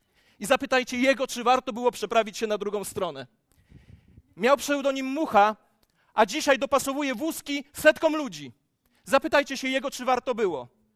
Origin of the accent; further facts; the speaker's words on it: Ciechanów, Masovian Voivodeship, Poland; born there; 15 lat temu przeprowadziliśmy się z Mariolą do Ciechanowa, miasta, którego nie znosiłem. Urodziłem się w nim, nie lubiłem Ciechanowa.